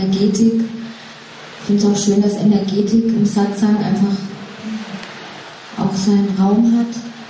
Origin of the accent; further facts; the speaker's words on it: Karlsruhe, Baden-Württemberg, Germany; Ich komme aus Karlsruhe oder in der Nähe von Karlsruhe.